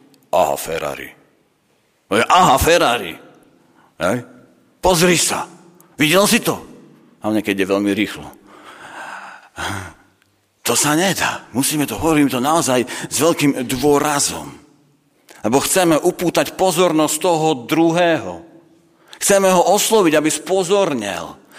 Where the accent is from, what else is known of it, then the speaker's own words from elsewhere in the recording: Bratislava, Bratislava Region, Slovakia; My v Bratislave, my sme to, alebo z Bratislavy, lebo v Bratislave nie som Bratislavčania, hovoríme, že hľa.